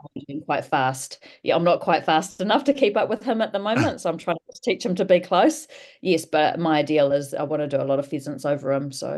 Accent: New Plymouth, Taranaki, New Zealand; also born or lived in Northland; I was born up in Northland, and half my family's up in Northland and half my family's in New Plymouth. And I moved to New Plymouth when I was quite young, probably about 4 or 5 years of age.

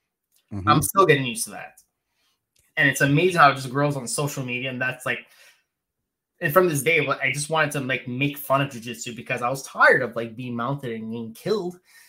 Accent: Canada; I'm from Canada, by the way. So Canada, hockey is, like, number one here.

